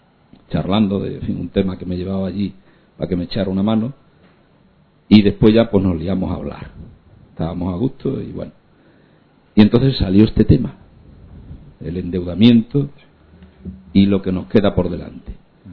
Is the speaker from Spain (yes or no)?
yes; Mérida, Extremadura, Spain; es de mi pueblo y mi ciudad, que es Mérida.